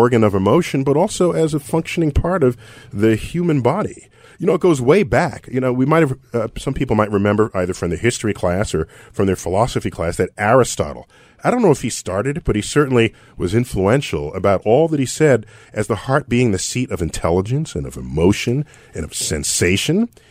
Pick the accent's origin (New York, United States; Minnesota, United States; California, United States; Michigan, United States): New York, United States; Bronx; Bronx in the house. You know I'm from the Bronx.